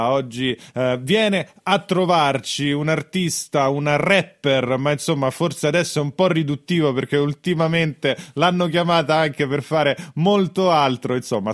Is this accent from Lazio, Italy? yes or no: yes; Rome, Lazio, Italy; io sono di Roma e non è che lo nascondo più di tanto